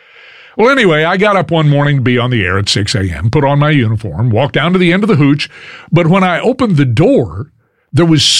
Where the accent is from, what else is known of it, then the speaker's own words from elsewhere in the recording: Texas, United States; But I said, I'm from Texas. What do I know about snow?